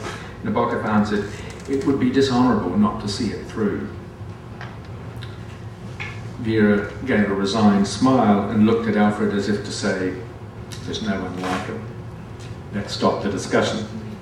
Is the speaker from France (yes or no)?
no; New Zealand; on New Zealand literature, which I knew practically nothing about, despite being a New Zealander